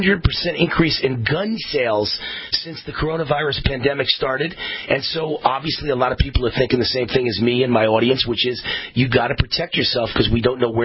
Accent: New York, United States; Aren't you shocked that this New York boy knew

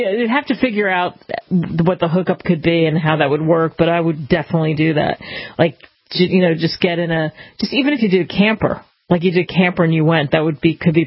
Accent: Philadelphia, Pennsylvania, United States; It's kind of like I grew up in Philly.

